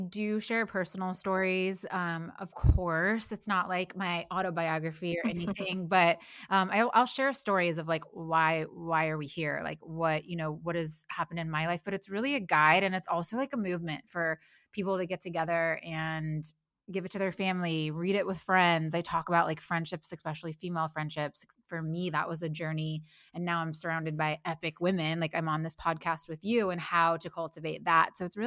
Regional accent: Midwest, United States; So I grew up in the Midwest. I was like just this like really bright, like spirited child.

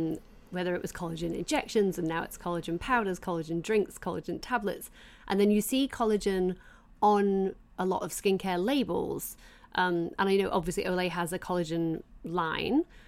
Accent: England, United Kingdom; I grew up in England

